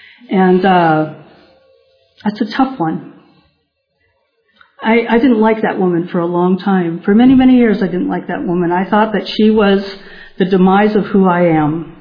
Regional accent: California, United States; I grew up in Orange County, and I grew up in a dysfunctional home.

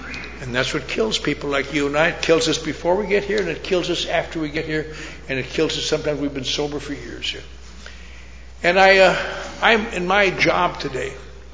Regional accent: Los Angeles, California, United States; There's AA meetings in my hometown, Los Angeles.

